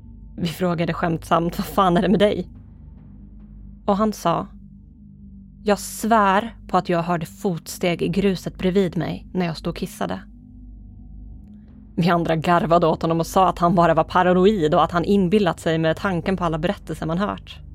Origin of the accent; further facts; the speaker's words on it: Ödeshög, Östergötland, Sweden; Jag är nu 30 år gammal och född och uppvuxen i Ödeshög.